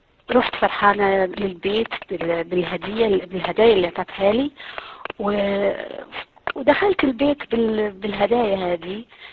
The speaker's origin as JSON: {"language": "Arabic", "country": "Algeria", "said": "اني انا يا اصلي من الجزائر، من جنوب الجزائر، لست من جبال القبائل ولكن من جنوب الجزائر."}